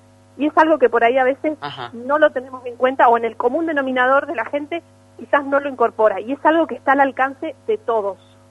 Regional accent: Misiones, Argentina; accent: Misiones; now in Valeria del Mar, Argentina; Yo vivo actualmente en Valeria del Mar, pero soy de Misiones, sí. Originaria de Misiones.

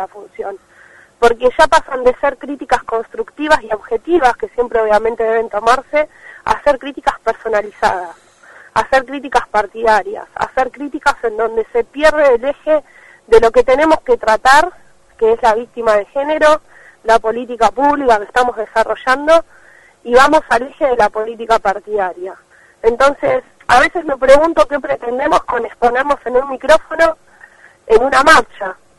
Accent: Pinamar, Buenos Aires Province, Argentina; Yo nací en Pinamar, vi crecer este lugar, sigo colaborando para su crecimiento.

